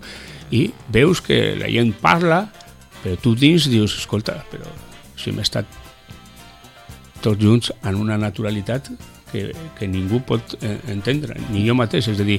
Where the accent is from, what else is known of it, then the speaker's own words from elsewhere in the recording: San Sebastián, Basque Country, Spain; la veritat és que jo soc de Sant Sebastià